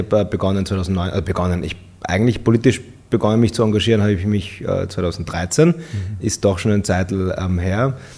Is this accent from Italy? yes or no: no; Innsbruck, Tyrol, Austria; Ich bin in Tirol aufgewachsen, in Innsbruck